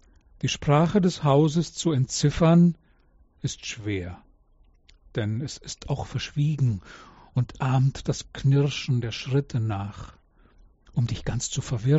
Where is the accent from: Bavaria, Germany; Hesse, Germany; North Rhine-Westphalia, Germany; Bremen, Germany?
Bavaria, Germany; Regensburg; moved away; also born or lived in Berlin; Ich bin in Regensburg geboren, habe lange in Regensburg gelebt, bin Anfang der 90er Jahre von Regensburg aus, Klammer auf, endlich, Klammer zu, nach Berlin gegangen.